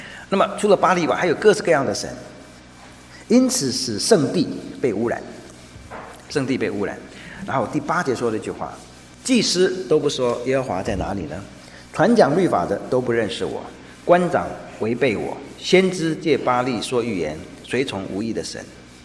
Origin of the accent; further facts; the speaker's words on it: China; 所以我们中国人也一样聪明，我们中国人什么神都拜的，对不对？